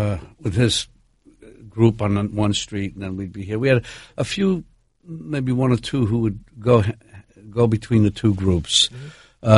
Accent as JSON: {"language": "English", "region": "New York", "country": "United States", "said": "I'm from New York."}